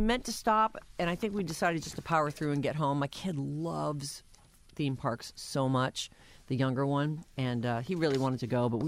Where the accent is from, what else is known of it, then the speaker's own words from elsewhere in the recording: East Coast, United States; Sorry, I'm from the East Coast.